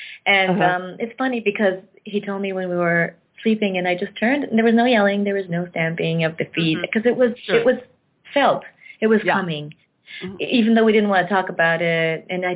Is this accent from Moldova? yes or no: no; Nova Scotia, Canada; I was born in Nova Scotia in a small French Acadian village, and so surrounded by English, and so again, learning both languages very easily.